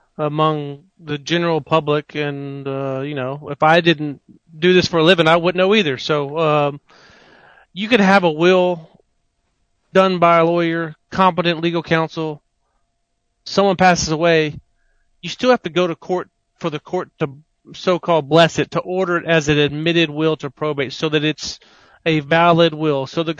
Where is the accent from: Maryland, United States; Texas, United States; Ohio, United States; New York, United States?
Texas, United States; Victoria; born or raised there; now in Houston, United States